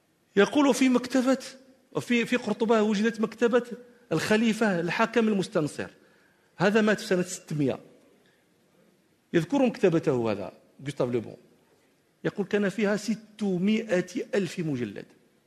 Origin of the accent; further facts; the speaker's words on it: Morocco; وهذا كان طبيبا، كان في عهد دولة الموحدين عندنا في المغرب